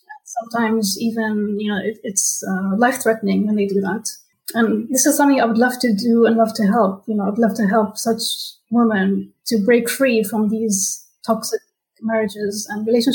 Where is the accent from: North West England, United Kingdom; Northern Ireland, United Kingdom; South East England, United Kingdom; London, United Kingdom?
London, United Kingdom; also born or lived in Los Angeles; my parents are living in London, and it just made more sense, you know. I mean, I grew up in London as well